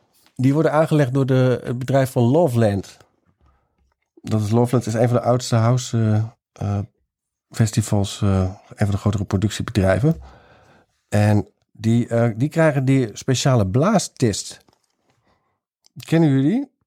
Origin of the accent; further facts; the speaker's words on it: Gelderland, Netherlands; Ik kom uit de Achterhoek waar gewoon een zandpad aan het einde van de weg lag.